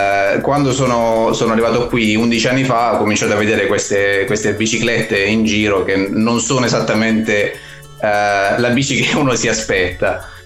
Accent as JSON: {"language": "Italian", "town": "Bari", "region": "Apulia", "country": "Italy", "said": "Sì, sì, sì, sono originario di Bari, ho studiato all'università di Bari."}